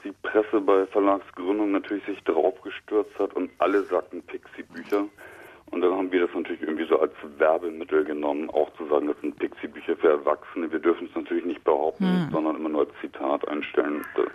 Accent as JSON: {"language": "German", "region": "Berlin", "country": "Germany", "tie": "born there", "lives_now": "Hamburg, Germany", "said": "Da muss ich leicht korrigieren, weil Hamburger bin ich ja nicht. Ich bin ja eigentlich geborener Berliner."}